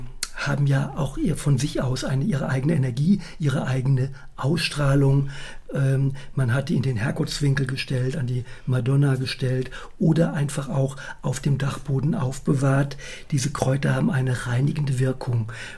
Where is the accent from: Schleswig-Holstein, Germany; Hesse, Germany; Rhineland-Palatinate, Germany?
Rhineland-Palatinate, Germany; Ingelheim; Also ich komme aus Ingelheim ursprünglich